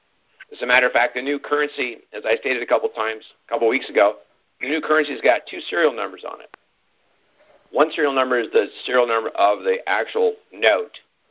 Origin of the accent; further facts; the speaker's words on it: Scotland, United Kingdom; which is why, being Scottish, I like.